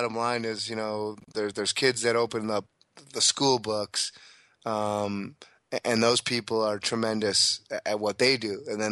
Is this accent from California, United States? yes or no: no; Milwaukee, Wisconsin, United States; Living in the Midwest, myself growing up in Milwaukee, Wisconsin when I was a kid.